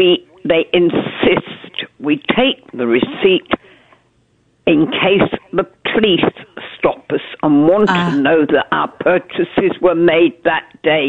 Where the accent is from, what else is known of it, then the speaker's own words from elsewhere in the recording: United Kingdom; now in Spain; Hi. Hello. I am a Brit, but I live in Spain.